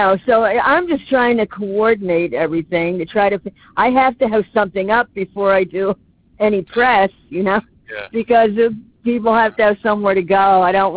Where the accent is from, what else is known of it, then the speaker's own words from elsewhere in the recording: Connecticut, United States; also born or lived in Los Angeles; And I was in LA for many years, since 2019. And so I decided to come back to my home state of Connecticut